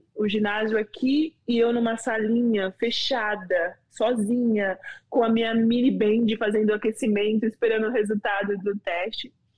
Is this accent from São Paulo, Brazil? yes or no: yes; São Paulo, Brazil; now in United States; eu saí lá da Zona Leste, extremo leste de São Paulo